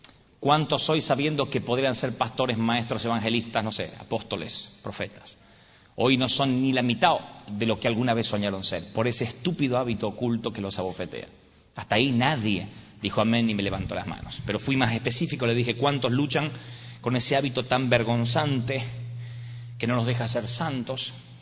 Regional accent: Argentina; yo vengo de la República Argentina, viajo desde la Argentina

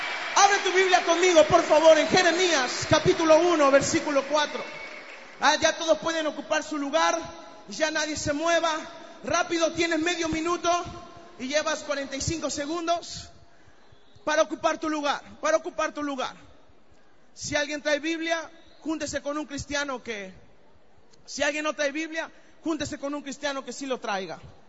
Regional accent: Veracruz, Mexico; Soy mexicano, vengo del puerto de Veracruz

